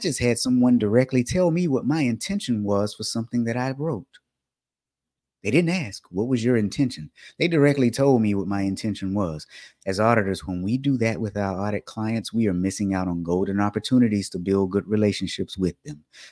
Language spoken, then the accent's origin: English; Montgomery, Alabama, United States; most of you knew that I grew up in Alabama, Montgomery to be exact.